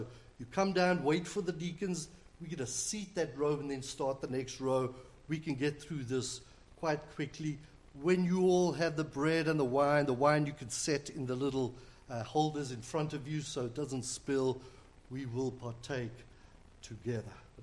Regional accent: South Africa; first language Afrikaans; English is a second language; the Heidelberg Catechism written in Afrikaans, my mother tongue.

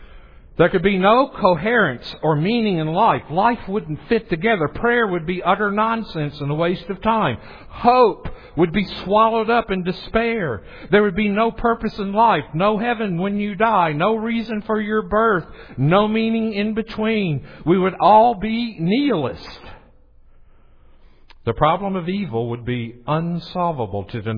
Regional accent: the South, United States; But this world ain't ending. Sorry to use that. I'm from the South.

